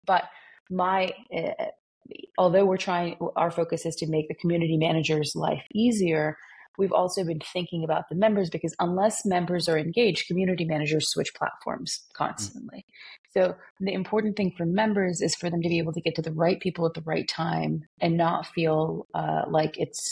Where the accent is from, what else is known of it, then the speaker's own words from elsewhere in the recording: Turkey; moved away as an adult; now in United States; because I'm from Turkey, came to the US when I was 18 years old.